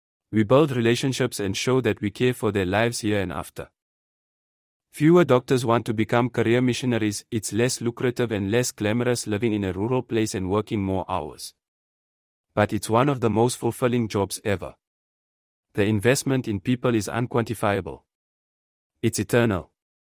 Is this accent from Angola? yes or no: yes; Angola; moved away as an adult; also born or lived in Namibia; after moving from my home country in Angola to study biology and chemistry in Namibia, I enrolled at Concordia University in California, USA, for my pre-med studies. I finished, returned to Namibia